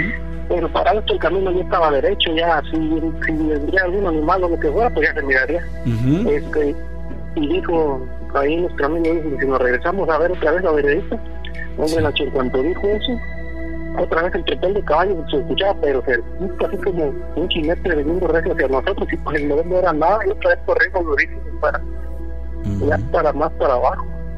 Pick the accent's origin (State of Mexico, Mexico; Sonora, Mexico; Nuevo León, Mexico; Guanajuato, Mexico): Guanajuato, Mexico; now in United States; Sí, soy de Guanajuato, pero actualmente estoy en Washington.